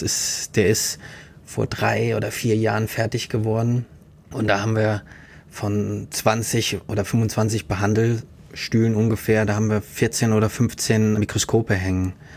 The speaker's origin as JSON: {"language": "German", "region": "Saarland", "country": "Germany", "moved": "as an adult", "lives_now": "Groningen, Netherlands", "said": "Ursprünglich komme ich aus dem Saarland."}